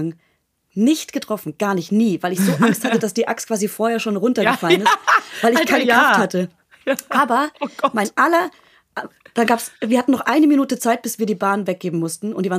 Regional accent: Bavaria, Germany; Ich komme ja aus der Nähe von Hof

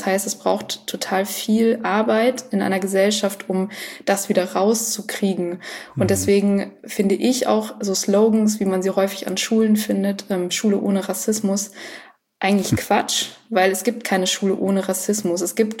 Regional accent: Munich, Bavaria, Germany; Wenn ich dann als Kind gesagt habe, ja, ich komme aus München

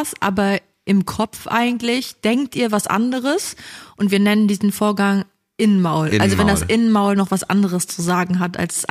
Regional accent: Viersen, North Rhine-Westphalia, Germany; also ich komme aus dem Rheinland. Nordrhein-Westfalen und ich komme aus Viersen.

